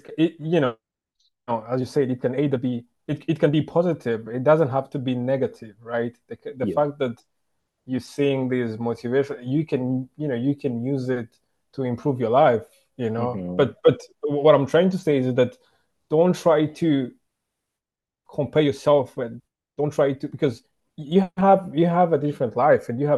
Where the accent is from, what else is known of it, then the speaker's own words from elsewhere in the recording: Rwanda; growing up in Rwanda and the high schools we went